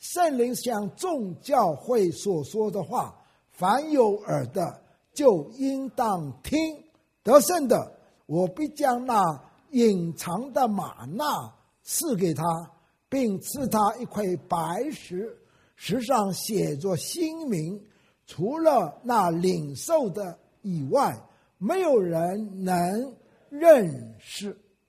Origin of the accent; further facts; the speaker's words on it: China; 因此，我们中国人感谢主，神特别恩待我们。我们的历史啊，我们的人民，甚至在今天这个国家里头，你也看出来，我们中国人真是遍满了全世界。